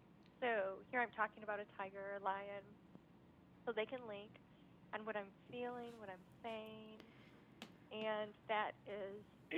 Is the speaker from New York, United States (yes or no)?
no; Michigan, United States; because I'm from Michigan originally